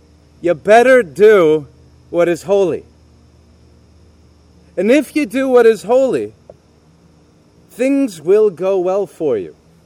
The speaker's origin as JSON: {"language": "English", "country": "Canada", "lives_now": "United States", "said": "Most of you know by now that I'm Canadian. And a very proud Canadian, also now a proud American, but still a very proud Canadian."}